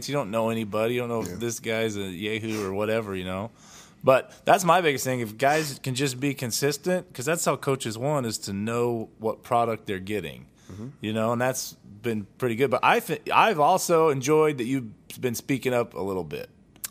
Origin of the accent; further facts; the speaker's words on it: Idaho, United States; And I'm like, I'm from Idaho, man. This is just not a fair match.